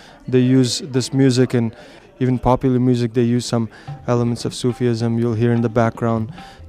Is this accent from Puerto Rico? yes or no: no; Kabul, Afghanistan; I am originally from Kabul, Afghanistan, and I've studied North Indian classical music in India.